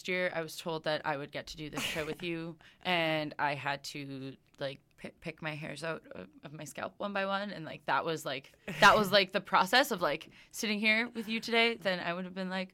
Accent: Canada; also born or lived in Iran; So I was born in Iran. I moved to Canada with my family when I was about 5.

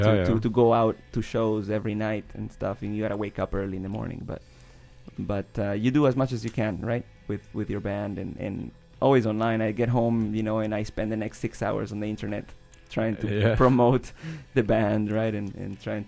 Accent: Vancouver, British Columbia, Canada; I mean, we're from East Vancouver, and we've played shows out there with East Van bands

